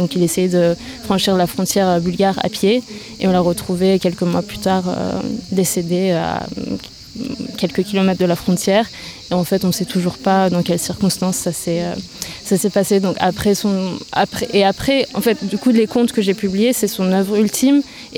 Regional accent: Turkey; moi du coup je suis originaire de Turquie et plusieurs raisons

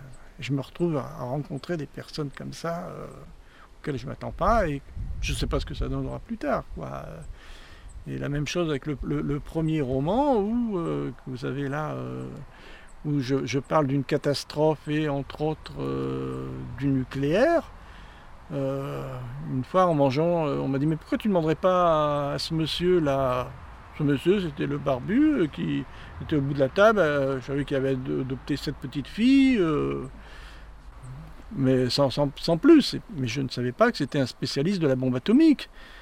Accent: Boulogne-sur-Mer, Hauts-de-France, France; born there; Il est décédé à Boulogne-sur-Mer, où moi je suis né, et il y a un musée

